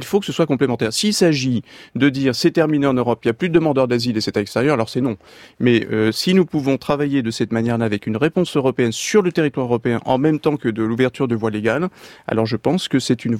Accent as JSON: {"language": "French", "town": "Nantes", "region": "Pays de la Loire", "country": "France", "said": "j'y suis sensible puisque je suis nantais"}